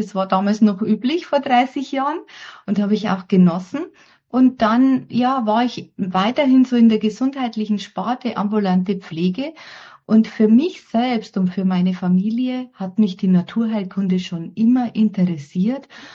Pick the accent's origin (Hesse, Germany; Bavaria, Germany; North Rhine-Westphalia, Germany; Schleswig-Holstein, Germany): Bavaria, Germany; ich komme aus Bayern